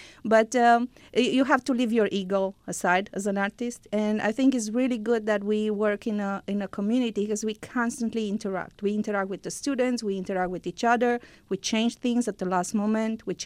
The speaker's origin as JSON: {"language": "English", "country": "Romania", "second_language": "English", "said": "I'm Romanian."}